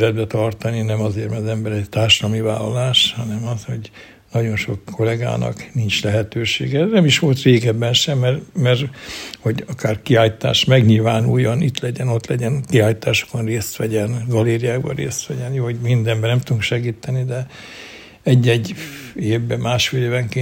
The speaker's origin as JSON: {"language": "Hungarian", "country": "Hungary", "said": "Magyarországról jöttem"}